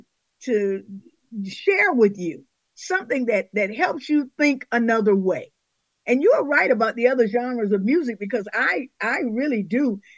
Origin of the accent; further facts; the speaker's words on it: the South, United States; You know, growing up in the South like we did, and our people didn't have money for songbooks.